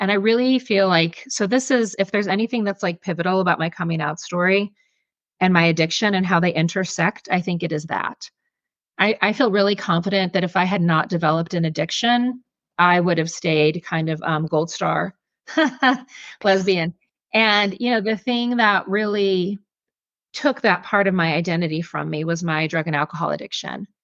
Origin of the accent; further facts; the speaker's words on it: St. Louis, Missouri, United States; And so I was raised in St. Louis, where Crossroads is pretty prevalent.